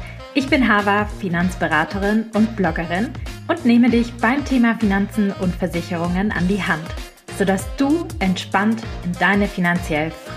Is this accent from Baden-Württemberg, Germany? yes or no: yes; Ludwigsburg, Baden-Württemberg, Germany; weil ich komme ja aus Ludwigsburg, aber das ist nur Neckar-Gegend.